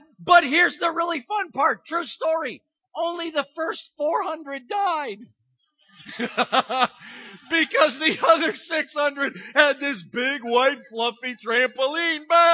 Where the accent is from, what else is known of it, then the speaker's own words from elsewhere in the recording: Iowa, United States; I grew up in Iowa and I was in 4-H.